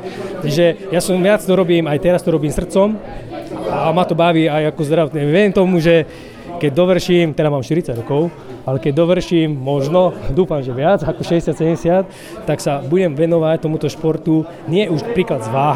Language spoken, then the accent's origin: Slovak; Krupina, Banská Bystrica Region, Slovakia; pochádzam z Krupiny